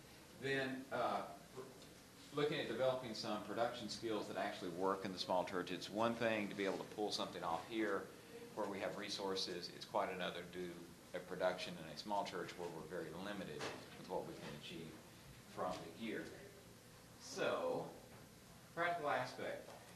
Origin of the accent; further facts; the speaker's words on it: Atlanta, Georgia, United States; I'm from Atlanta, so they kind of give you a perspective on that.